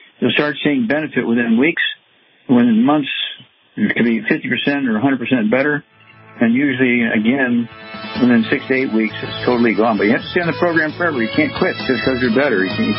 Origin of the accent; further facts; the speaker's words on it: Missouri, United States; let's go to Missouri, my home state